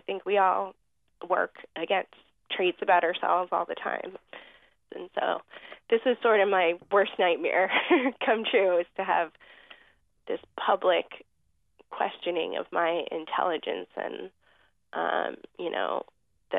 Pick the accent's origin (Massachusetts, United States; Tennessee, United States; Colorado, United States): Massachusetts, United States; Northampton; And so now I live back in my hometown in Northampton, Massachusetts, which I love.